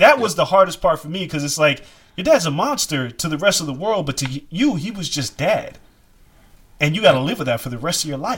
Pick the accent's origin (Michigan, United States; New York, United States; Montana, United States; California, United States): New York, United States; Rockaway; now in Las Vegas, United States; I moved from, like, we had a house in New York in Rockaway, and we lived with all white. I went to a Catholic school, a private school, with a bunch of white kids